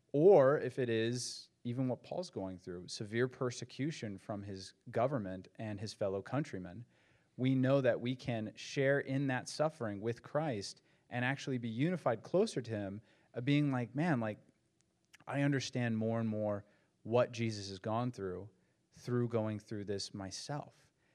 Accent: Appalachia, United States; accent: Appalachian; And I got ridiculed like nothing else. They're like, the Apple. And they mocked my accent. They're like, the Appalachians.

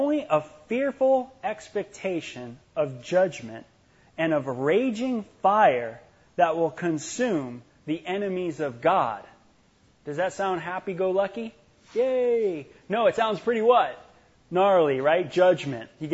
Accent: Los Angeles, California, United States; And it's almost like, you know, growing up in Los Angeles, you had this whole gang rivalry thing all the time happening.

